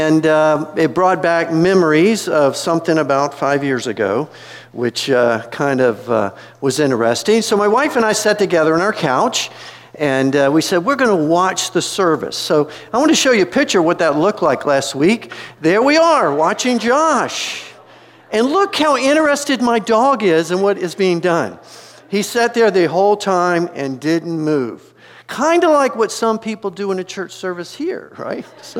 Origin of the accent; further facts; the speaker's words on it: Erie, Pennsylvania, United States; Now, we're from Erie, Pennsylvania, where we average sometimes 140 inches a year. It's in the snow belt.